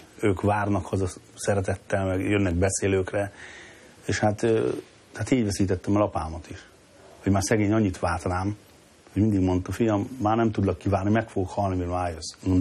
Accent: Törökszentmiklós, Jász-Nagykun-Szolnok, Hungary; Büszke vagyok rá, cigány vagyok, annak születtem, úgy is éltem kint, meg úgy is fogok. A mi családunk egy elég nagy családot, Törökszent Miklóson, mondhatom azt, hogy én cigántelepen nőttem föl.

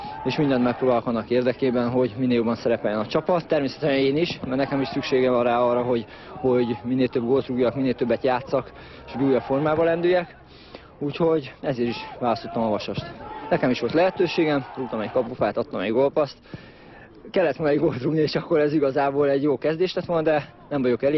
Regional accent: Budapest, Hungary; born there; szerettem volna mindenképpen Pesten maradni, hiszen én itt születtem és itt is lakok

